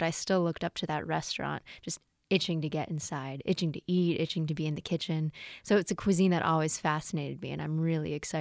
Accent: Boston, Massachusetts, United States; And I'm from Boston. I grew up 6 or 7 miles from Oleana.

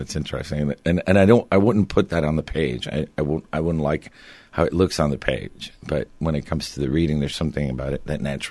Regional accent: Miami, Florida, United States; growing up in Miami. Most everybody was Cuban, so America still seemed like this other place that we were going to go to someday.

